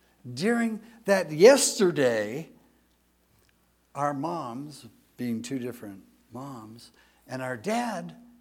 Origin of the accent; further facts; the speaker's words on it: Encino, California, United States; I think of growing up in Encino and living in this little two-bedroom, one-car garage, one-bath house. And I was there for 17 years before going into the military.